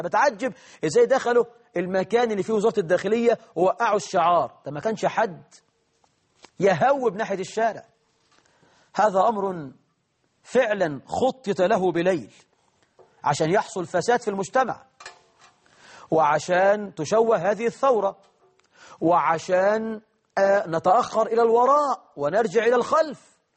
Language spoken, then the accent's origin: Arabic; Egypt; بلدنا مصر